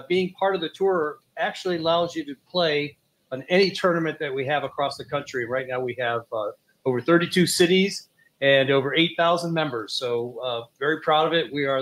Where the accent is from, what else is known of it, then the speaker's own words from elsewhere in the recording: Texas, United States; Now, I'm going to say I'm from Texas, so go Horns. Yay, go Texas, right?